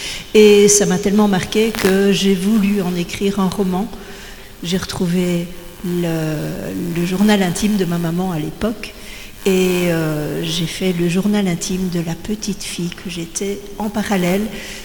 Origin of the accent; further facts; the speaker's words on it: Liège, Wallonia, Belgium; also born or lived in Congo; je suis liégeoise, mais mon cœur est aussi au Congo et Zaïre de l'époque de Mobutu, puisque j'y ai vécu pendant 3 ans quand j'avais entre 6 et 9 ans.